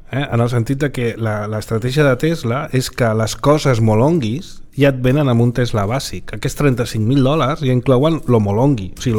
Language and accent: Catalan; Barcelona, Catalonia, Spain; els que som natius de Barcelona, de fet evitem sempre